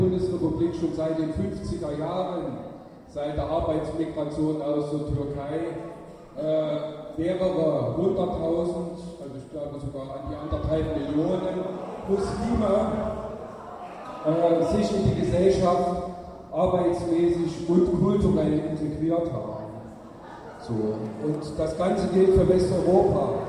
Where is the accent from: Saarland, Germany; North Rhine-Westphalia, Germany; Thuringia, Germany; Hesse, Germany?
Thuringia, Germany; Erfurt; Ich bin Erfurter, wie fast alle hier.